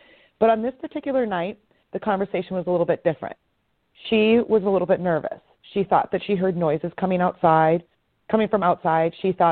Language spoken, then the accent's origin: English; North Dakota, United States; moved away; So I'm originally from North Dakota, and while I don't still live there, you know, many friends still live there.